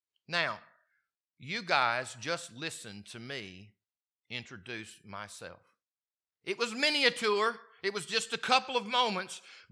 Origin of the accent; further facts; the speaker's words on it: Mississippi, United States; So, I grew up in Mississippi, and if you name a boy Junior in Mississippi, he will inevitably be called by his family or by others Junior or Bubba.